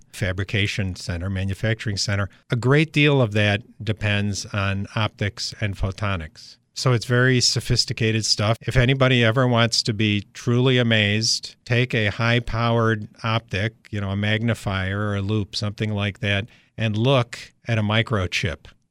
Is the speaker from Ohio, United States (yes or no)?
no; Redondo Beach, California, United States; now in Rochester, United States; I grew up in Redondo Beach, California.